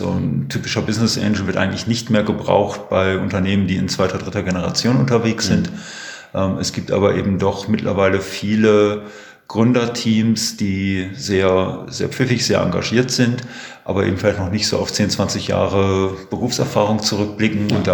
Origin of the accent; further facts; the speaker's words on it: Herford, North Rhine-Westphalia, Germany; Bin ein Kind der Region, geboren in Herford